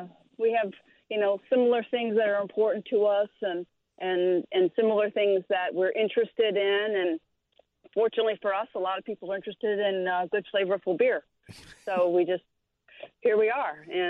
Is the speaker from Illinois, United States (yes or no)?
yes; Chicago, Illinois, United States; he's my brother, and we're from Chicago.